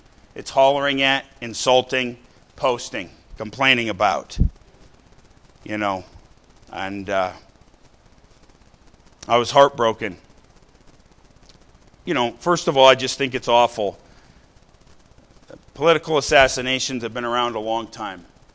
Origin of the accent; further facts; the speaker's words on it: Missoula, Montana, United States; I grew up in Missoula, Montana, right next to a liberal arts university.